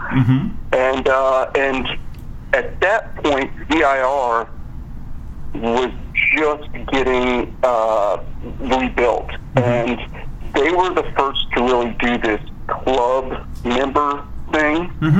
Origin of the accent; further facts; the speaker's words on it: Palatine, Virginia, United States; So I'm from Palatine, Virginia, which is just outside of Richmond.